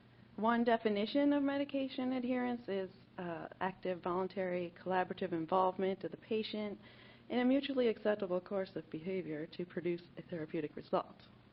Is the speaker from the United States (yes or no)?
yes; Colorado, United States; So, and I'm also from Colorado, so I feel compelled to say that if you want to stand up, walk around, stretch during this, feel free.